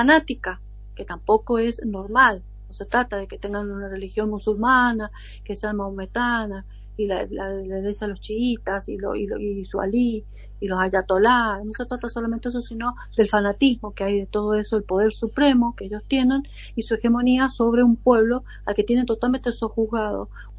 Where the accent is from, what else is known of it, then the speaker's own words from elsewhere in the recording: Argentina; yo por lo menos como Argentina